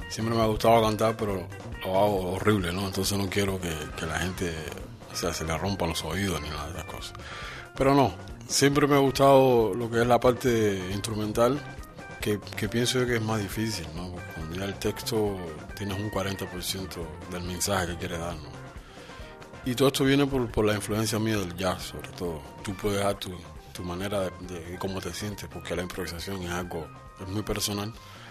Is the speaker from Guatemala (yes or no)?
no; Cuba; busqué algo que me identificara como cubano